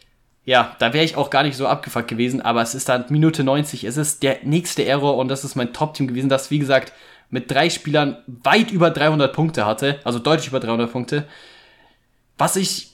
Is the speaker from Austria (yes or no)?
no; Mainz, Rhineland-Palatinate, Germany; Als Mainzer kann ich natürlich schon trotzdem sagen